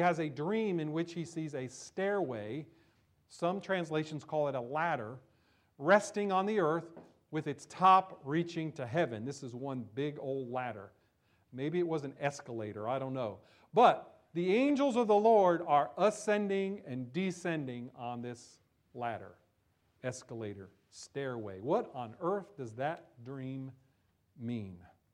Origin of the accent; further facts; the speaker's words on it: New Jersey, United States; I grew up in New Jersey, and I've been in many places throughout this country, so I know how people think about New Jersey, and I've heard this thing before.